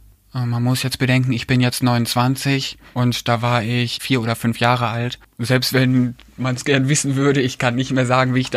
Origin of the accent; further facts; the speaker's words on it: Kleve, North Rhine-Westphalia, Germany; aber Kleve ist meine Heimat, darauf beziehe ich mich auch noch